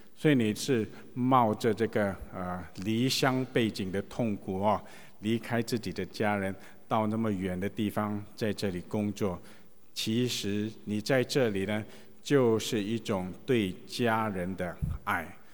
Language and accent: Chinese; China; 我们都是中国人